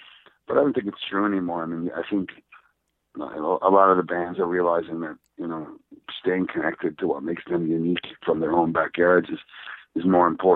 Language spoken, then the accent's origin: English; Petty Harbour, Newfoundland and Labrador, Canada; Most of the stuff in the book I were stories I've been telling about growing up in Petty Harbor since I was a kid.